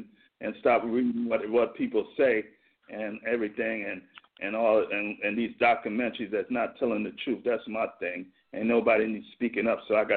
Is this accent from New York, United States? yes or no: yes; Brooklyn, New York, United States; I want to keep New York. I'm from Brooklyn, New York. You know what I'm saying? The mecca of hip hop.